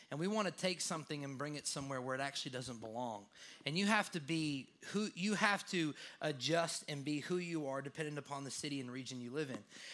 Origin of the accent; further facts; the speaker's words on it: Chattanooga, Tennessee, United States; So I always say Chattanooga just because I think like basically from Lafayette and then Hickson and Ottawa, I draw a big circle in my brain and call that Chattanooga.